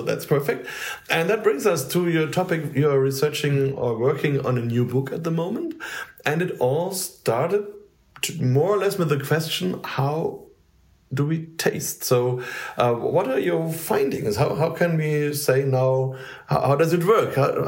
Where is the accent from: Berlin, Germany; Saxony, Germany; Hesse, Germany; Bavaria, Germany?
Bavaria, Germany; Bamberg; And of course, I'm happy because I'm from Bamberg and we are these smoky guys